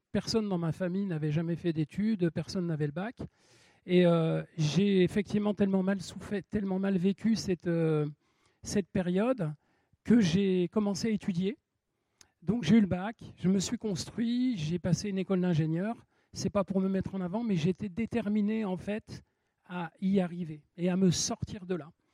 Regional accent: Nancy, Grand Est, France; Donc moi je suis du nord de la France, je suis originaire de Nancy, je suis lorrain.

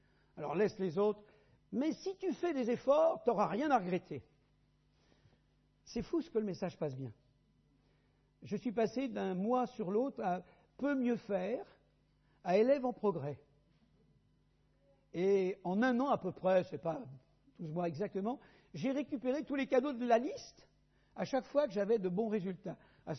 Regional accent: Île-de-France, France; je suis parisien, né dans la région parisienne, élevé dans la région parisienne

